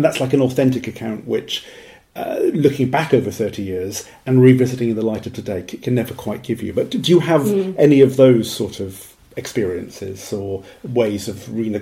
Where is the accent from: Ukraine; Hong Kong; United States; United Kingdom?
United Kingdom; Wales; although I don't speak Welsh, I'm from Wales